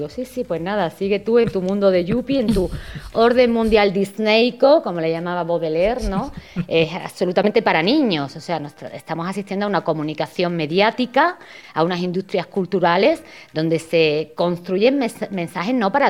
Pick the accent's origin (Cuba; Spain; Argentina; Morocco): Spain; Seville, Andalusia; now in Madrid, Spain; Estoy en Madrid, Alba. Yo soy sevillana, pero ahora mismo estoy viviendo en Madrid. Siempre ando para arriba y para abajo, y ahora llevo una temporadita aquí en Madrid.